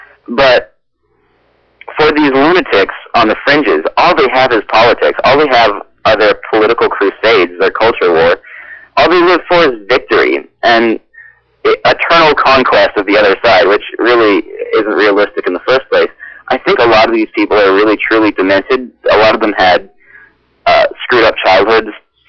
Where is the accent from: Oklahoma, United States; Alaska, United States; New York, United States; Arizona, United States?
Alaska, United States; Anchorage; Well, I grew up in Anchorage.